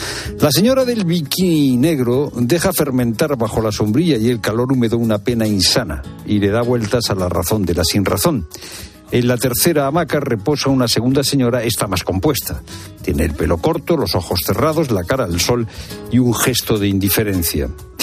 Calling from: Tarragona, Catalonia, Spain; de Tarragona. Yo empecé a correr con unos 19 años y no era muy bueno.

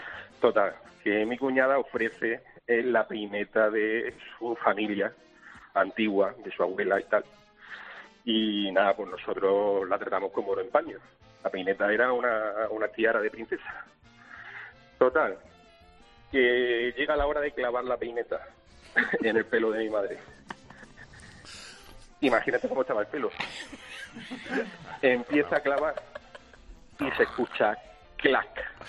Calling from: Almería, Andalusia, Spain; Nosotros somos de Almería.

